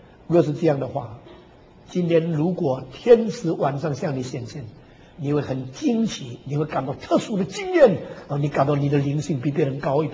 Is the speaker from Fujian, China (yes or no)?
yes; Xiamen, Fujian, China; moved away; 我回到厦门去，不是前两年，去年，因为我五十年离开我的家乡没有回去过，所以故意到了1999年，我离开厦门五十年那一年